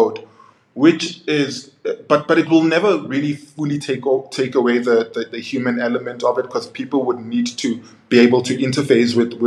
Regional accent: South Africa; And I grew up in Africa, South Africa, my whole life.

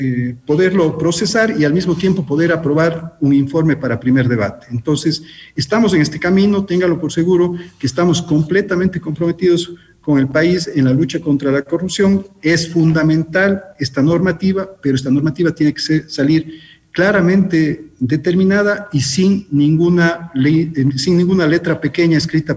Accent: Ecuador; que tenemos como ecuatorianos

